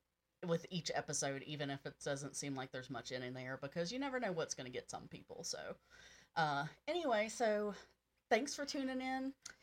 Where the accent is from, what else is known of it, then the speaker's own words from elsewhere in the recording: Virginia, United States; We grew up in Virginia. We live in Virginia.